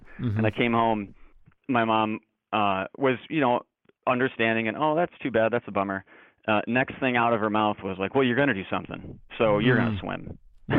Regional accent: Grosse Pointe Woods, Michigan, United States; I was born and raised in Grosse Pointe Woods, which is a suburb of Detroit in Michigan, of course.

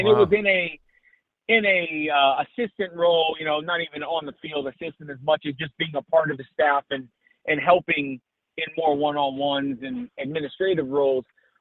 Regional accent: Ohio, United States; People in Wisconsin trying to tell a guy from Ohio he had an accent.

